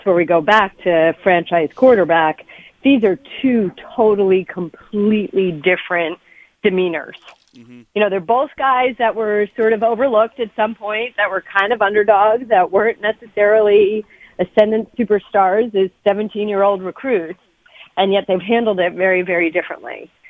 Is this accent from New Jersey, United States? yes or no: yes; New Jersey, United States; And I'm from New Jersey, and, you know, the Hurleys are from New Jersey